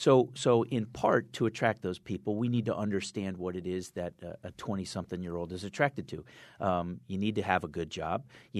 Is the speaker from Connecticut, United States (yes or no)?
yes; Fairfield, Connecticut, United States; I'm 50 years old. I've spent all 50 years living in Connecticut. I was born in Fairfield, Connecticut. I still live in Fairfield, Connecticut.